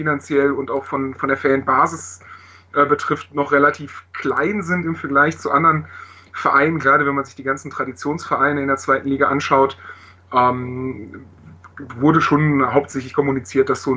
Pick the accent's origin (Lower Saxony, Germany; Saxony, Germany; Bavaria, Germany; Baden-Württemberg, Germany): Bavaria, Germany; Augsburg; Ursprünglich komme ich aus Augsburg und wohne da.